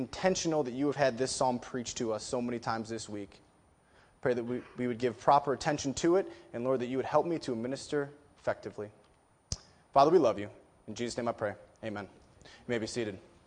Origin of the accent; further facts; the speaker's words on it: Detroit, Michigan, United States; I grew up in Detroit, Michigan, which we'll talk about a little bit later.